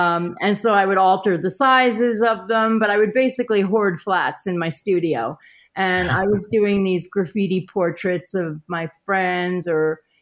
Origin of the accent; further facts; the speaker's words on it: New York, United States; my college, you know, years were now completely the opposite of a kid growing up in Westchester.